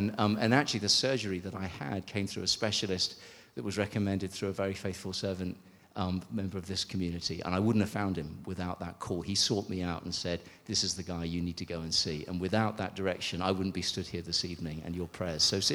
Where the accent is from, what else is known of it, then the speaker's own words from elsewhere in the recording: England, United Kingdom; I'm English